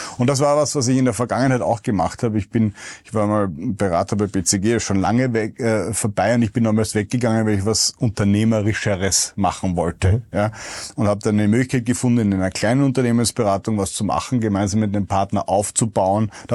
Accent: Vienna, Austria; Ich war damals junger Papa, 2017, von einem damals 3-Jährigen und 1-Jährigen und als Wiener noch dazu

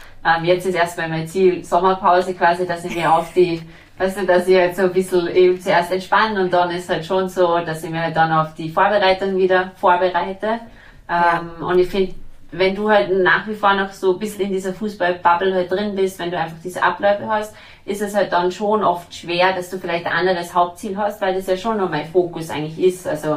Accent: Austria; born there; wo ich jetzt herkomme, ich bin in Österreich geboren

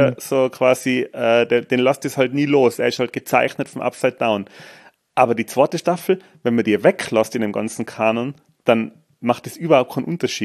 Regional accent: Tyrol, Austria; ich bin ja aus dem Asserfern

